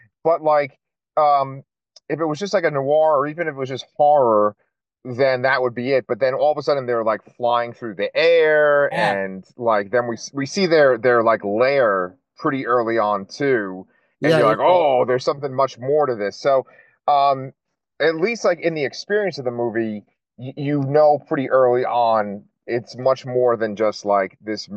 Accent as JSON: {"language": "English", "region": "New York", "country": "United States", "tie": "born or raised there", "moved": "as an adult", "lives_now": "Texas, United States", "said": "I grew up in New York. I lived there till I was 26, and my perception of Texas was pretty much based on film and like books and comics and stuff."}